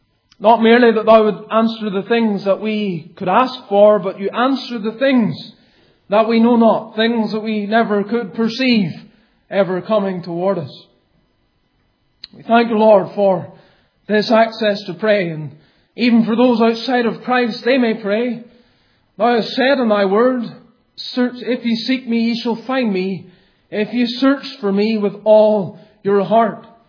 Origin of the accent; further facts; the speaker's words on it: Ballymoney, Northern Ireland, United Kingdom; also born or lived in Scotland; I was born in Scotland and grew up in Ballymoney in Northern Ireland.